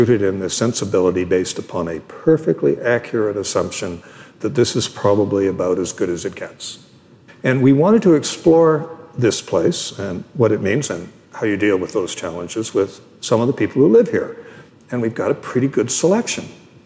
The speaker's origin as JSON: {"language": "English", "town": "Victoria", "region": "British Columbia", "country": "Canada", "said": "I come from across the water, not the water you're thinking of. I come from Victoria."}